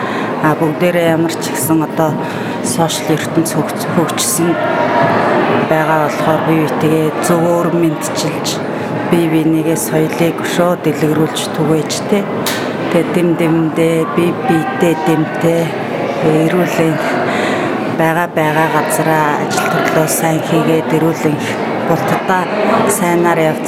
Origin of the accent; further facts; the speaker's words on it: Ulaanbaatar, Mongolia; би жоохон байхдаа миний би нутгаасаа гараад Улаанбаатар хотод одоо өсөөд